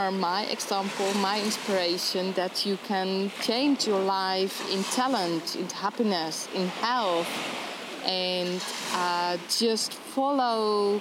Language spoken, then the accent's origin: English; Netherlands; English is a second language; I'm from Holland.